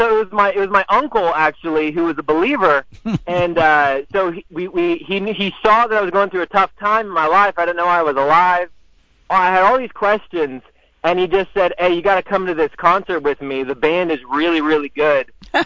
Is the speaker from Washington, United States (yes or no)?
no; Tampa, Florida, United States; Yeah, so I grew up in Tampa, Florida, and I grew up kind of going to church on and off with my family